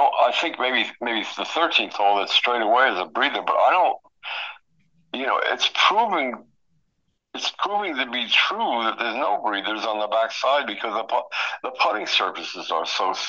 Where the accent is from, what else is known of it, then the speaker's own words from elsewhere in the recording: Vermont, United States; now in Pennsylvania, United States; Now, I mean, I grew up in New England, in Vermont, big part of my life.